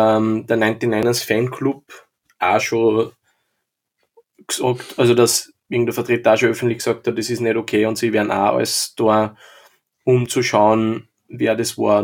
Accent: Linz, Upper Austria, Austria; was man natürlich mir als Linzer auch gut gefällt

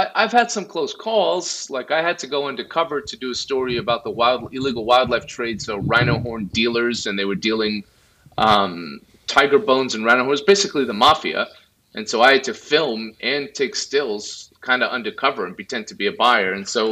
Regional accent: United States; but the New York Times, as an American and as someone interested in being a photojournalist, that was a big deal for me.

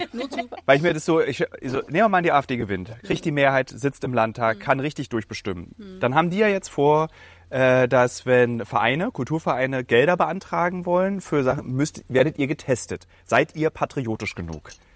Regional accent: Berlin, Germany; ich kenne Brandenburg wie meine Westentasche als Berliner.

